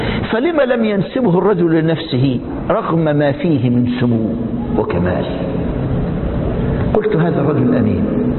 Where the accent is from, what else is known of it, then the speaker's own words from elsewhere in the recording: Egypt; يحضرني موقف طريف حدث عندنا في مصر السبعينات